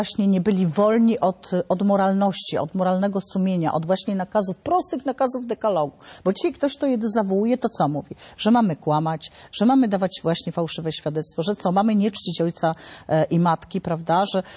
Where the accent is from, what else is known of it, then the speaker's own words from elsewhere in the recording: Poland; Ja pochodzę z Dolnośląsko-Opolskiego